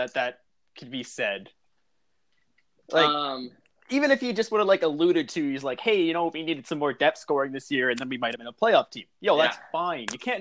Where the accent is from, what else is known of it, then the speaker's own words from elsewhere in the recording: Canada; accent: Canadian; It's just my Canadian accent showing through.